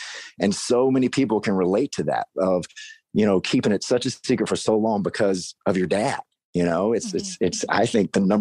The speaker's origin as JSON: {"language": "English", "region": "Mississippi", "country": "United States", "said": "I'm from Mississippi. So I was like, well, crap, like what's my family going to think? How is my little small town going to treat my family when I come out?"}